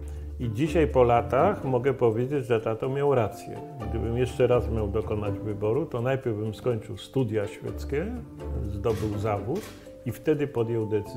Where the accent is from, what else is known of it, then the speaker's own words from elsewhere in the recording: Kraków, Lesser Poland, Poland; born there; Moi rodzice mieszkali w Krakowie, ja się urodziłem w Krakowie